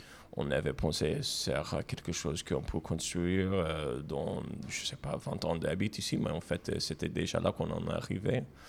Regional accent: Brooklyn, New York, United States; accent: American; French is a second language; also born or lived in New Jersey; now in France; je suis aussi immigrant américain, c'est ça mon accent. Moi, je viens de Brooklyn, de le quartier qui s'appelle Coney Island. C'est la grande ville. Et après, on a habité pour presque 10 ans à New Jersey

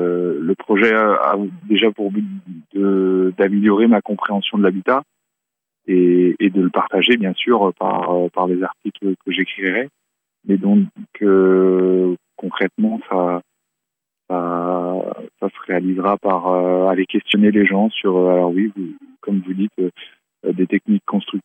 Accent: Plénéjouan, Brittany, France; je suis originaire de Bretagne, donc dans les Côtes d'Armor, d'une commune qui s'appelle Plénéjouan. J'ai 25 ans

